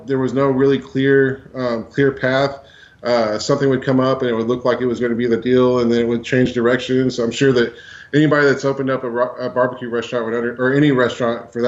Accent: Magnolia, United States; Because I grew up in Magnolia. That was a town that I was from. Went to elementary school there, went to junior high there, went to high school there

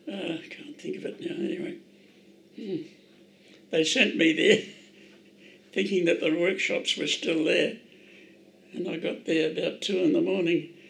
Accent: Loxton, South Australia, Australia; also born or lived in McCulter; I was born in McCulter, near Angaston, and left there after a year. Went to Loxton, 10 miles south of Loxton.

